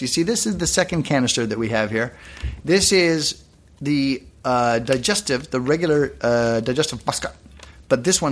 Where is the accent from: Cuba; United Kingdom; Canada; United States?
Canada; and Canada, I'm Canadian, relatively new nation